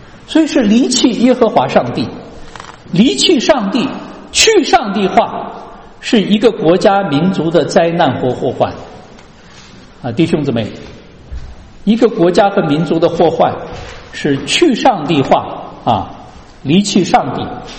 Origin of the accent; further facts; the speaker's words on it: China; 我们中国人就是一个老鼠害了一锅汤